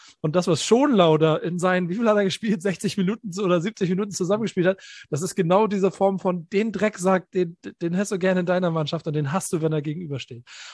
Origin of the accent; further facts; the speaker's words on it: Hamburg, Germany; born there; Ich bin ja gebürtiger Hamburger. Ich liebe diese Stadt, ist die schönste Stadt der Welt